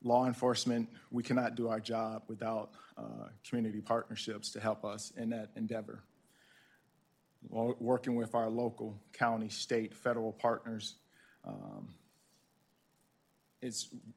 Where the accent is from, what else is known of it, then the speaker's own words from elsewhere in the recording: Mississippi, United States; now in Milwaukee, United States; Been living in the state for 44 years and call Milwaukee home for 44 years, although originally I'm from Mississippi. So proudly call Wisconsin my home for the past 44 years.